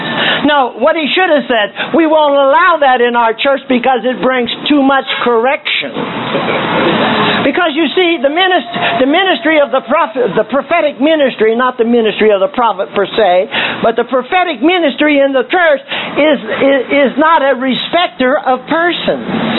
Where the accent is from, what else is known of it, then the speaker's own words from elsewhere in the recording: California, United States; I come from California, by the way